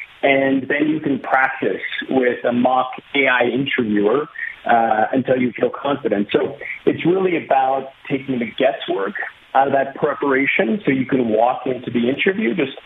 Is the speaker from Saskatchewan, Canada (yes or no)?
yes; North Battleford, Saskatchewan, Canada; moved away as an adult; now in San Francisco, United States; I'm very proud to be from Saskatchewan. I grew up in North Battleford in Prince Albert, went to Carleton High School, and shortly after I graduated from university, I took the move down to San Francisco